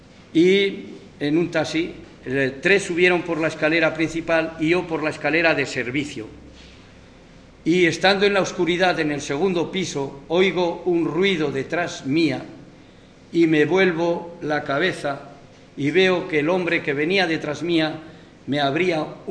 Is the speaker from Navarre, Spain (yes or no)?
yes; Navarre, Spain; Y yo le dije, yo soy de Navarra. Yo creía que Navarra pues era el cogollo del mundo